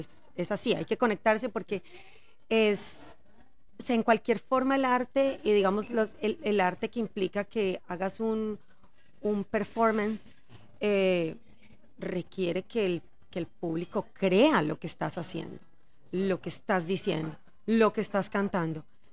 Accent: Antioquia, Colombia; accent: paisa; Yo me considero muy paisa, desde el acento hasta mi forma de ver la vida. Los paisas somos muy conocidos por ser muy echados para adelante.

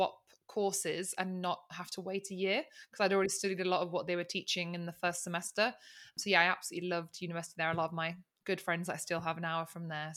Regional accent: England, United Kingdom; also born or lived in Sicily, Italy; So I grew up in Sicily in Italy. And then I moved to England when I was about seven years old. And grew up in the north of England.

